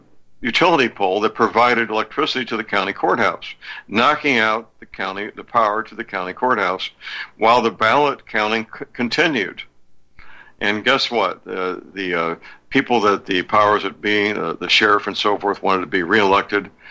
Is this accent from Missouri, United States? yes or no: yes; Missouri, United States; don't bring those California socialist attitudes with them when they immigrate to my home state, Missouri, or some other place.